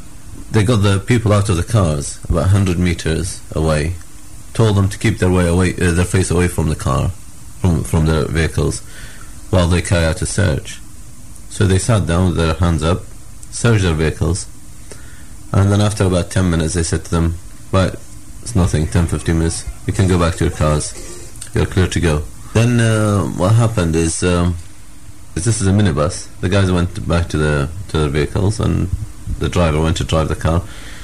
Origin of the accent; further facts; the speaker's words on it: Iraq; also born or lived in United Kingdom; I'm Iraqi British, from Iraqi background. I've lived about 50% of my life in Iraq and the other 50% in Britain.